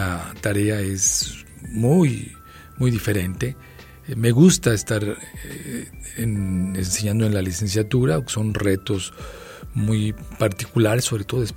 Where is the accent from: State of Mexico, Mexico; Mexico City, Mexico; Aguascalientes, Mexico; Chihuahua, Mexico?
Aguascalientes, Mexico; Mira, soy de Aguascalientes, tengo 4 hermanos